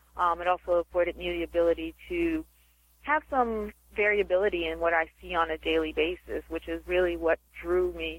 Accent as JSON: {"language": "English", "town": "Baltimore", "region": "Maryland", "country": "United States", "tie": "born or raised there", "said": "Well, as you stated, I am from Baltimore. I was born and raised here"}